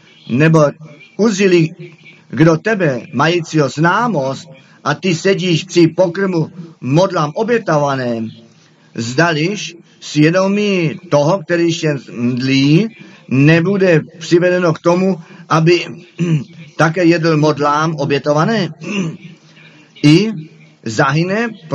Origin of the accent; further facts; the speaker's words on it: Germany; Czech is a second language; jednoduše jsem řekl, já jsem Němec a přitom to zůstane.